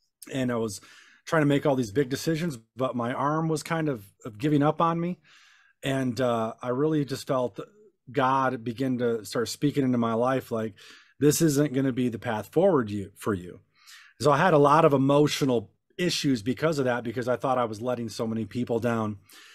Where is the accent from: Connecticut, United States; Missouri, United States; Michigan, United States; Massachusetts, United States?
Michigan, United States; Detroit; I grew up in Southwest Detroit, downtown by the old Tiger Stadium, inner city, lots of gangs, violence, shootings.